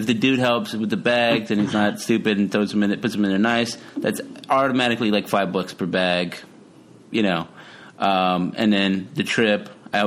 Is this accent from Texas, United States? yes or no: yes; Texas, United States; I'm from Texas. I will not be trifled with.